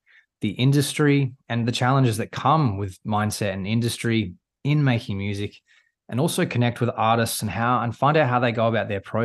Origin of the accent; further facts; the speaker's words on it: South Australia, Australia; now in Gold Coast, Australia; So these days, I basically live on the Gold Coast. I was born and raised in South Australia